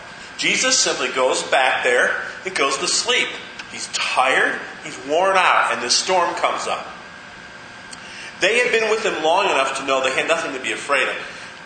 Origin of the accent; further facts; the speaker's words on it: Ohio, United States; I used to sail out in Lake Erie when I grew up in Ohio.